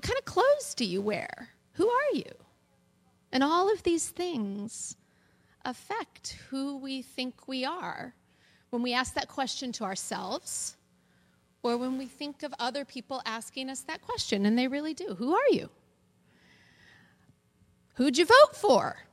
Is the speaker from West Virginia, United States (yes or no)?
no; California, United States; I'm a woman. I'm white. I'm a Californian, I always say.